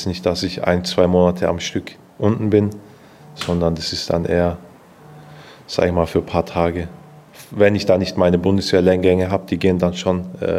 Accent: Stuttgart, Baden-Württemberg, Germany; now in Korntal-Münchingen, Germany; ich bin 26 Jahre alt, komme ursprünglich aus Stuttgart-Freiberg, wohne derzeit in Korntal-Münchingen.

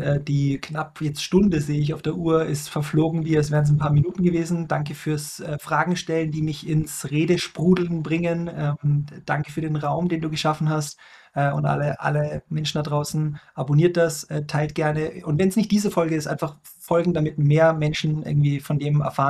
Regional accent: Vienna, Austria; ich komme aus Wien. Das ist so die Stadt der Raunzer und Jammerer, würde man im deutschsprachigen Raum sagen.

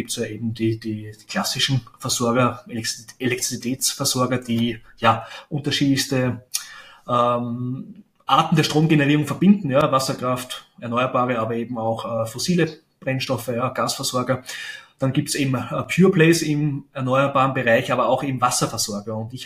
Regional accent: Austria; für mich als Österreicher

